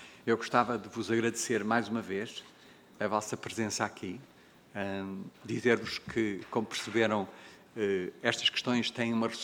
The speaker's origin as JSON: {"language": "Portuguese", "country": "Mozambique", "tie": "born or raised there", "said": "eu cresci em Moçambique, e os livros de botânica falavam de muitas árvores que eu nunca tinha visto."}